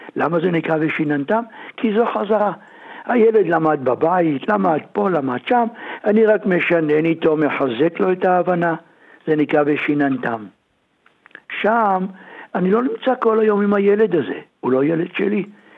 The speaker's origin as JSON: {"language": "Hebrew", "town": "Jerusalem", "region": "Jerusalem District", "country": "Israel", "tie": "born or raised there", "said": "אני מדבר בירושלים, בבית ישראל, היה רק שני חדרים."}